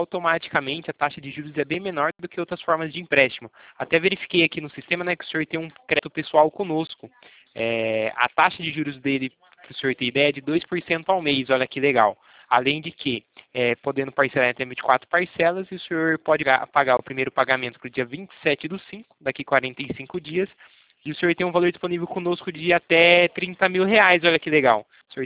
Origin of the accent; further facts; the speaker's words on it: Itatiba, São Paulo, Brazil; Eu sou daqui de Itatiba, do interior de São Paulo.